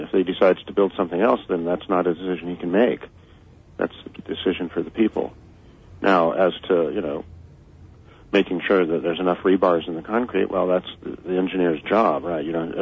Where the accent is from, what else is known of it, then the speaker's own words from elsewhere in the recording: California, United States; No, I'm from the Bay Area in, you know, California, and we have KPFA.